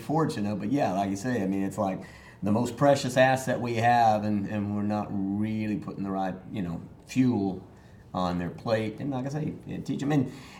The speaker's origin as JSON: {"language": "English", "region": "Texas", "country": "United States", "tie": "born or raised there", "said": "I mean, I grew up in Texas, and you know it was beef."}